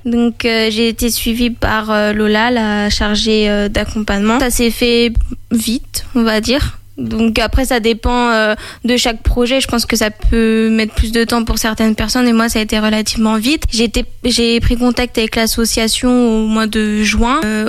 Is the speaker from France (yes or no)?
yes; Angers, Pays de la Loire, France; j'ai 24 ans tout juste, je suis originaire d'Angers